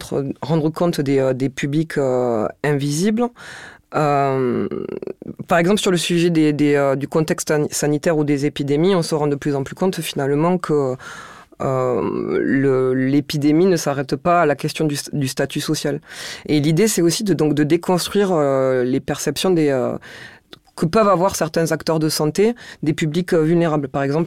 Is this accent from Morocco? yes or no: no; Toulouse, Occitanie, France; accent: Toulouse; donc à Toulouse, ça s'entend avec mon accent